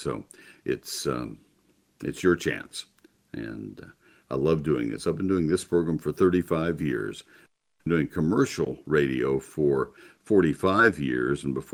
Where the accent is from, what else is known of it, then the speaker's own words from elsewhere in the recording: College Station, Texas, United States; now in Dallas, United States; growing up in College Station, I know that summer does come earlier in the South Central and South Texas than it does where I live currently and have for more than half a century. And that's Dallas-Fort Worth area.